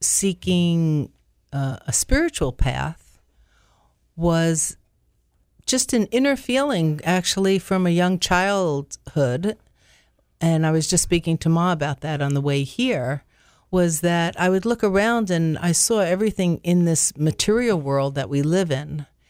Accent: South Fallsburg, New York, United States; also born or lived in India; my own guru, who actually wound up coming to my hometown of South Fallsburg in New York, not far from Monroe.

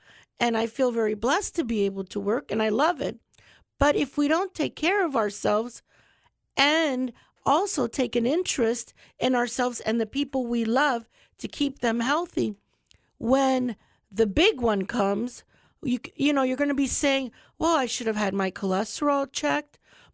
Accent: United States; which I grew up here in Charlotte County my whole life

